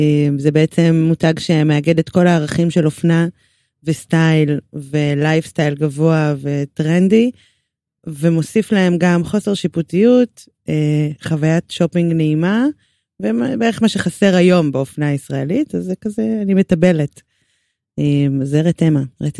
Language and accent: Hebrew; Haifa, Haifa District, Israel; איפה הגעתי? וואו, הגעתי בחיפה.